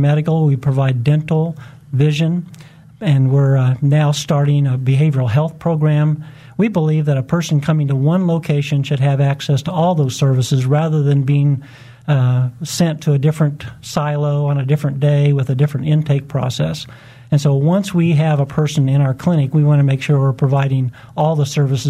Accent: Wichita, Kansas, United States; also born or lived in Atlanta, Georgia; my wife and I moved back to Wichita from Atlanta, Georgia. We both quit and left our jobs and came back to Wichita unemployed and began to pray that God would provide the right place for me. And so I'm coming home

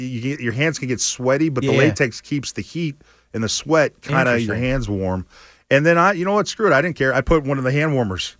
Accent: Houston, Texas, United States; My favorite jersey, though, all time is I'm from Houston, the Oilers.

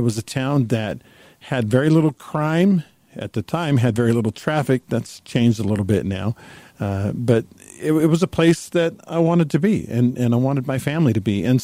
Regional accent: United States; I'm an American.

